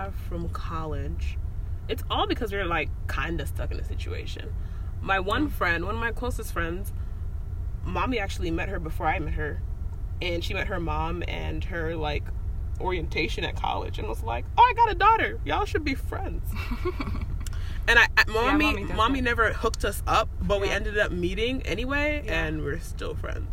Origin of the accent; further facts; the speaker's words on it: Atlanta, Georgia, United States; I was like, oh, I'm from Atlanta too.